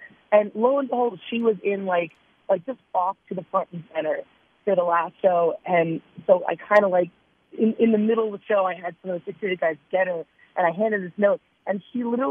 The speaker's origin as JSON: {"language": "English", "region": "Pennsylvania", "country": "United States", "said": "I'm a dork from Pennsylvania. I'm not cool."}